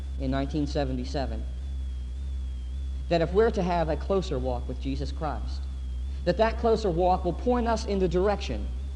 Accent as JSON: {"language": "English", "region": "Pennsylvania", "country": "United States", "said": "Now, I come from Pennsylvania, and there's a lot of Pennsylvania Dutch people up there, which is part of my heritage"}